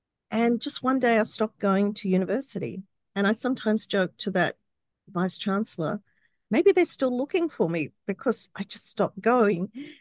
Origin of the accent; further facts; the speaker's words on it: Canberra, Australian Capital Territory, Australia; I grew up in Canberra and I moved to Wollongong in a relationship at the time